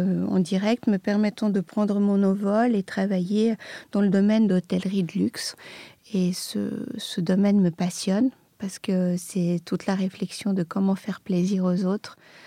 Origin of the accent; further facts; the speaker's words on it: Belgrade, Serbia; je suis née à Belgrade, j'ai grandi en Serbie dans une famille d'artistes, peintres, architectes et ingénieurs, donc dans un milieu artistique.